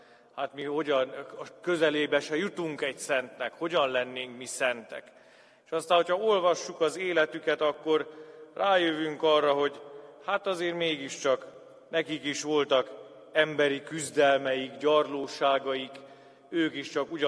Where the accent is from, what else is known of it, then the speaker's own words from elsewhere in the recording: Bakonyszombathely, Komárom-Esztergom, Hungary; bakonyszombathelyi származású vagyok, innen ebből az egyházmegyéből származom.